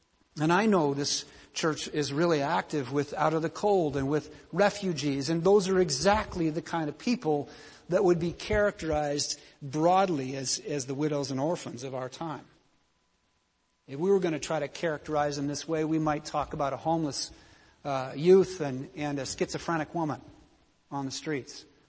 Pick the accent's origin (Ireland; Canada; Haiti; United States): Canada; That's what we're trying to do, aren't we, as Canadian people with refugees who are coming to our country